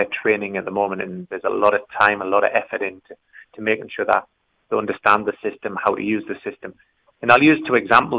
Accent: North East England, United Kingdom; accent: Geordie; My Geordie accent was actually used in one

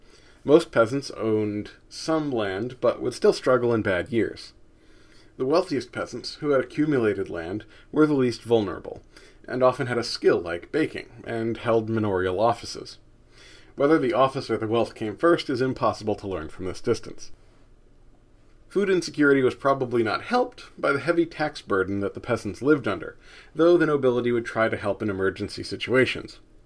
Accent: United States; as an American with a certain weakness for red meat

